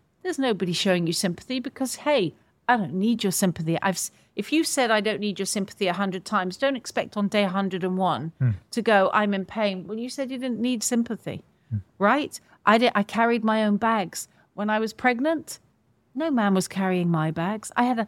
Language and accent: English; United Kingdom; And I think really as Westerners, as Europeans, as British people, we're traumatized by that.